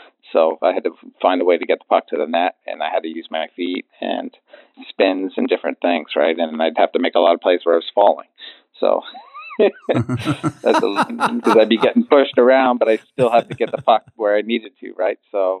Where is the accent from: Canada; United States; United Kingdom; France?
Canada; Windsor, Ontario; I'm from Windsor, Ontario, and we never really went out east on the 401 past Toronto.